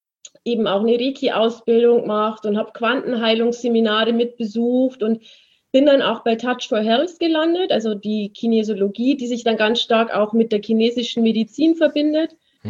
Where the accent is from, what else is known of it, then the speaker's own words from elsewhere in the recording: Munich, Bavaria, Germany; ich komme ja aus München, ich habe 15 Jahre in München gewohnt